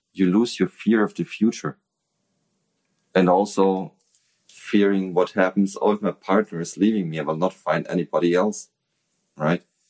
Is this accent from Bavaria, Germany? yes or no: yes; Nuremberg, Bavaria, Germany; I love Nuremberg. Mm. That's my hometown.